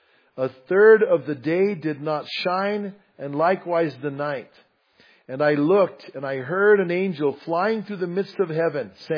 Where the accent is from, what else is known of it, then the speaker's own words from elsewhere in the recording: Bernalillo, New Mexico, United States; accent: Bernalillo; My Bernalillo accent's coming out. Yeah, I got shivers, man. And so anyways, Oh, Lord have mercy. Okay, I am mostly Hispanic, by the way, even though I can't speak Spanish, okay?